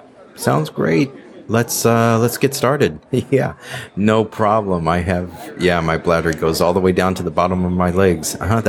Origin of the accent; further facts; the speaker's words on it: United States; accent: American; Yeah, I'm from the U.S. Oh, no, it's okay. It's okay. It's fine. I know. Yeah, my accent. Yeah. Uh-huh. Yeah. American. No, I live here in Europe.